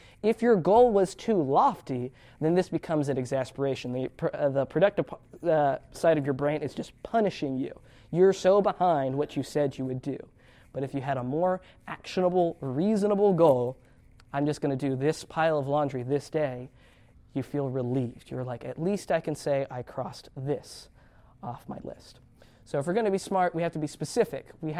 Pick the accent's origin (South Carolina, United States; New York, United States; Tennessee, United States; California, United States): Tennessee, United States; I'm from Tennessee, and Peyton Manning played football there in his college years.